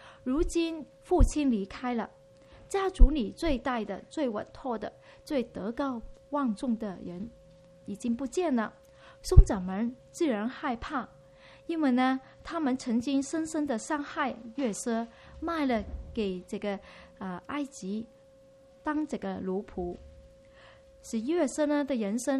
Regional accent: Guangdong, China; 就是我们广东人所说的金手指啊，我问过啊，好像你们国语是没有金手指的

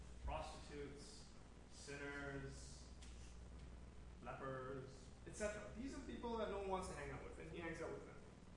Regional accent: Toronto, Ontario, Canada; the fact that I'm Chinese, the fact that I'm from Toronto

